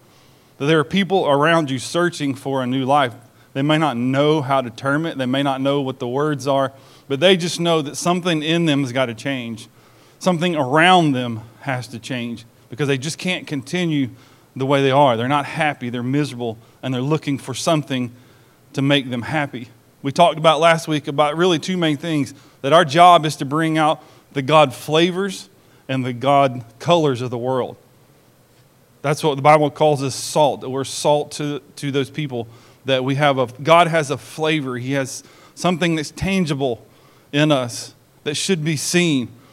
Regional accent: Tennessee, United States; Where I grew up in East Tennessee, it was actually 72 degrees on Thursday

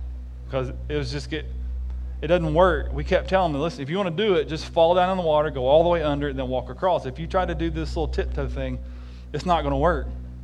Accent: Tennessee, United States; moved away as an adult; I grew up in East Tennessee, before I moved here 20 years ago.

